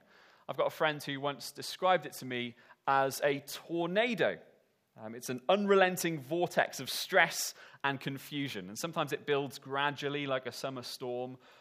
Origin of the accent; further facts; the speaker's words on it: Wales, United Kingdom; moved away as an adult; now in England; Now, I'm a Welshman that has lived in England for the last 9 years